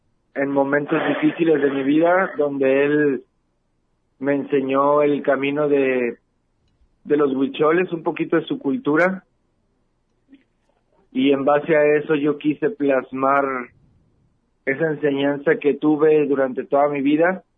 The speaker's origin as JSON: {"language": "Spanish", "town": "Lagos de Moreno", "region": "Jalisco", "country": "Mexico", "tie": "born or raised there", "also_born_or_lived": "Guadalajara", "said": "estudié la carrera de cinematografía en Guadalajara, pero yo soy originario de Lagos de Moreno."}